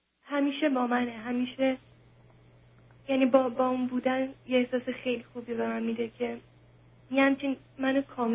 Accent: Iran; moved away; این دقیقا موقعی بود که ما از ایران اومدیم بیرون.

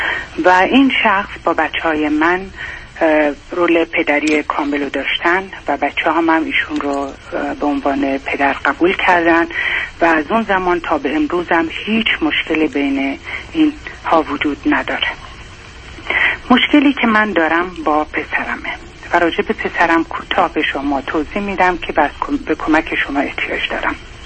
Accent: Iran; now in United States

